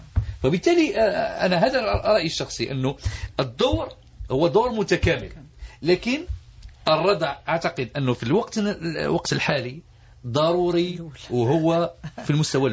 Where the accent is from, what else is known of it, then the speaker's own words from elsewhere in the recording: Algeria; إحنا بطبيعتنا كجزائريين الآن وصلنا في ظل هذه التحولات أنه لما تردع جيب نتيجة.